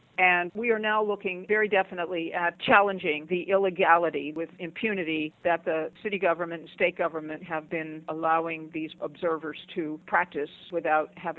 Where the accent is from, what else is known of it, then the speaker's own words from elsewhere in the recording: Altoona, Pennsylvania, United States; I went to the Methodist church that was on the corner of the street I grew up on in Altoona, Pennsylvania, because it was on the corner.